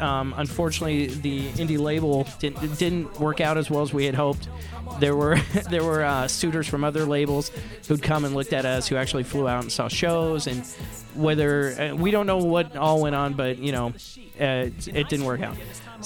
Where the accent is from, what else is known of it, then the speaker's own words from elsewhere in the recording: Utah, United States; And, you know, we're from Utah County, so we all met in Provo.